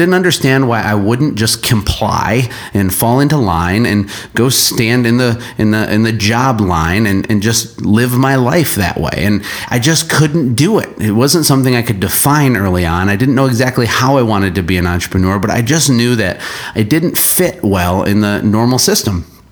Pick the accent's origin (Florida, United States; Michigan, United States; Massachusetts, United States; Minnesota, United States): Michigan, United States; I'm from Michigan in the United States, born and raised.